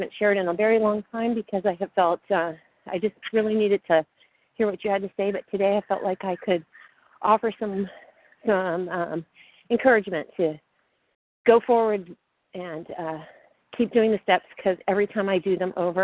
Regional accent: California, United States; I'm from California.

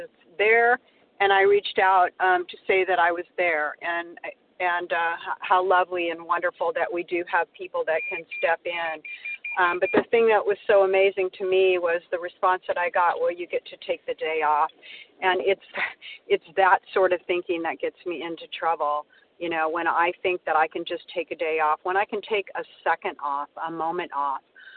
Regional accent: Illinois, United States; I'm from Illinois.

